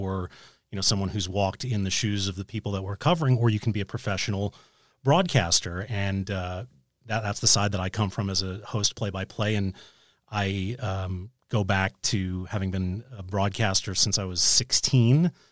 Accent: New York City, New York, United States; And I did that growing up in New York City.

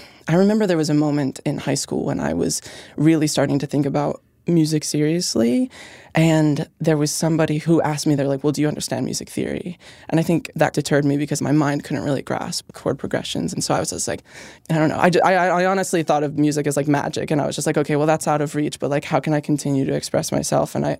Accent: Pennsylvania, United States; born or raised there

